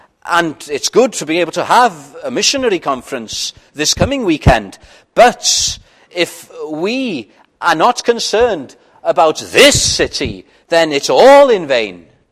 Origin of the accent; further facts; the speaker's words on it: Wales, United Kingdom; first language Welsh; English is a second language; I'm a Welsh-speaking Welshman. As Saul of Tarsus said, Hebrew of the Hebrews, well, I can say a Welshman of the Welshmen, coming from North Wales.